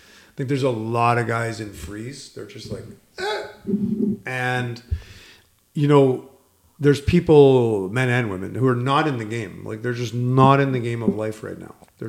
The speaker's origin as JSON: {"language": "English", "country": "Canada", "said": "we're Canadian, by the way"}